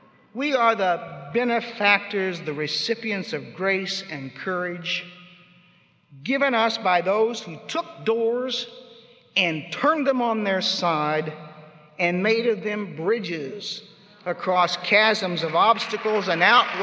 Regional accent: Missouri, United States; Oh, and then there's Missouri. It's my home state.

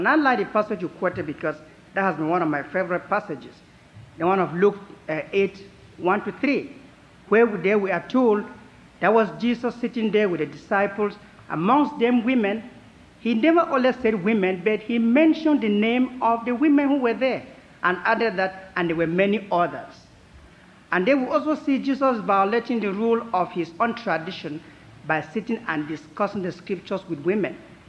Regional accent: Cameroon; from Cameroon in Africa, and a BU student doing graduate studies.

